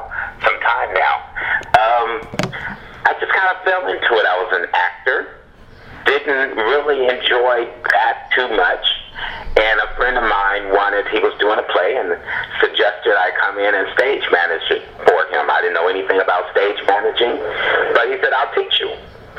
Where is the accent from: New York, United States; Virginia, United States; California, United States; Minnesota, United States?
California, United States; Indio; I grew up in Indio, California, in the desert.